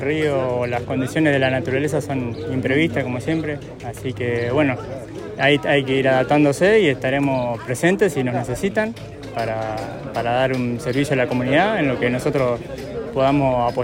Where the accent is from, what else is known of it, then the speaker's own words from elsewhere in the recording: Colón, Entre Ríos, Argentina; Yo soy oriundo de Colón, Entre Ríos, así que bueno, así que bueno, un privilegio también poder estar pisando solo entrerriano